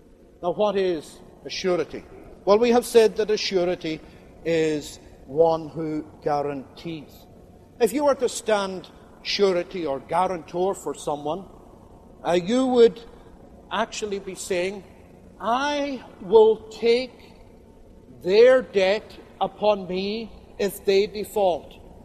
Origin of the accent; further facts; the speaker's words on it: Scotland, United Kingdom; as we come from Scotland